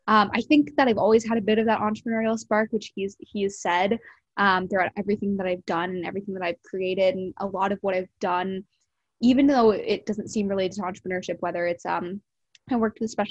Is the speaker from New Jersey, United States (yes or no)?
yes; New Jersey, United States; also born or lived in England; I was born in England, actually, and that's kind of where my family lives right now. But I moved to New Jersey when I was little, and I grew up on a campus of a private high school